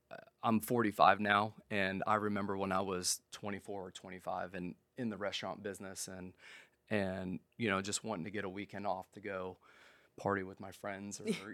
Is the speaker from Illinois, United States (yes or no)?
no; Coppell, Texas, United States; Two of my best friends are in the restaurant business, Jason and Jake Dady, who I grew up with in Coppell.